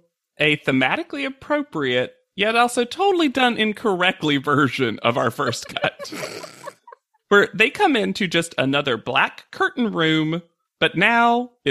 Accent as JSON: {"language": "English", "region": "the South", "country": "United States", "said": "as a Southerner, do I think Southerners are better people? Yes."}